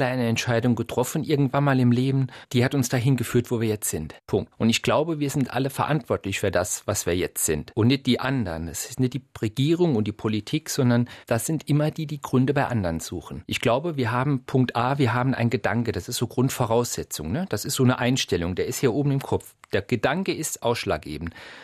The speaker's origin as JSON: {"language": "German", "town": "Saarbrücken", "region": "Saarland", "country": "Germany", "said": "Ich komme da aus Saarbrücken, lebe zwar jetzt im Rheinland"}